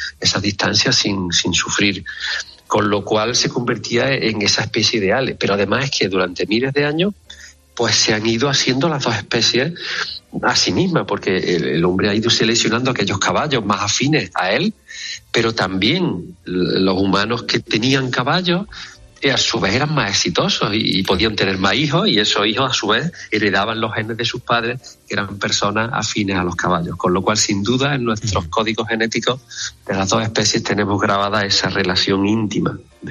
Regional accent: Bujalance, Andalusia, Spain; cuando yo estudiaba las avutardas en mi pueblo, en Bujalance, me decían los mayores que a lomos de un caballo esos animales se asustarían menos de mí.

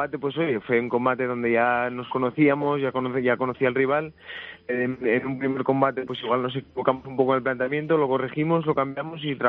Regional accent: Gijón, Asturias, Spain; De Gijón, bueno, he vivido toda la vida entre Mañes.

